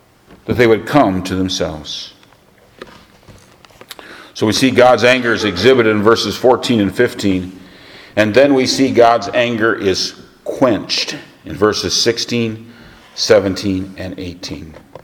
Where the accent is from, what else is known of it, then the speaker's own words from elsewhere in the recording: United States; I'm an American. I have to vote in November.